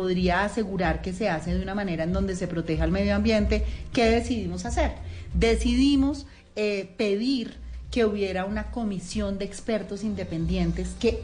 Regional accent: Colombia; ¿Y qué nos pasa como colombianos? Que nos costaría el doble.

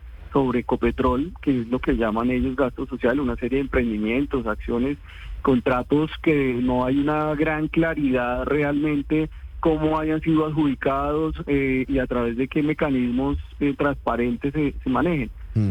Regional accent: Colombia; como colombiano también quiero defender a Ecopetrol.

